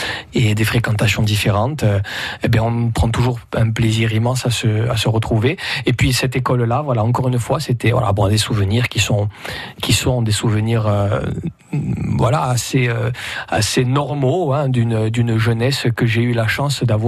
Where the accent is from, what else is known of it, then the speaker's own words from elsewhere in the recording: Ajaccio, Corsica, France; Alors, mon enfance s'est passée à Ajaccio, puisque c'est là où je suis né. Même si je suis enregistré au village, c'est là où je suis né.